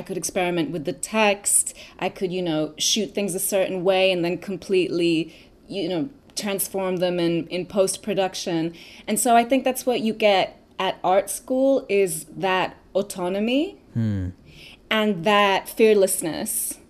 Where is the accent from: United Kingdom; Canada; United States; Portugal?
Portugal; Lisbon; So I'm originally from Lisbon, Portugal.